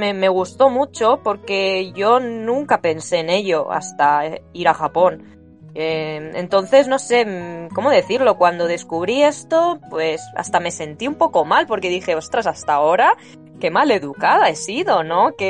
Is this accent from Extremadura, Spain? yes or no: no; Barcelona, Catalonia, Spain; yo que soy de Barcelona, allí el clima es más húmedo que otras zonas de España